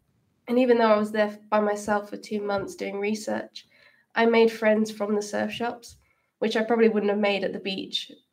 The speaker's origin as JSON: {"language": "English", "region": "South West England", "country": "United Kingdom", "said": "Yeah, so I'm from Devon, which is where you have a big surf scene."}